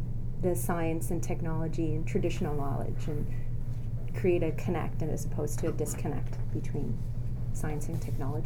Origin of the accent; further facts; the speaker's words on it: Canada; I'm first generation Canadian. My background is Anglo-Indian, so my father was born in India, raised in India, and then came to Canada, met my mother in Canada.